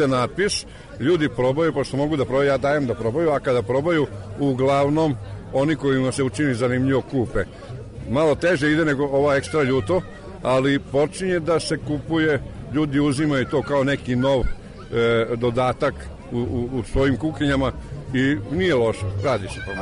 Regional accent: Kać, Vojvodina, Serbia; Da, iz Kaća sam i ja sam paprikar iz Kaća, tako da po tome svi znaju.

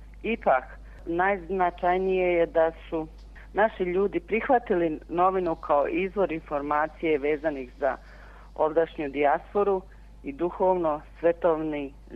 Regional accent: Bratunac, Republika Srpska, Bosnia & Herzegovina; also born or lived in Zvornik; Ja sam rodom iz Zvornika, malog Zvornika, preko Drine, tata mi je iz Bratunca. Eto, ja sam odrasla u Bratuncu

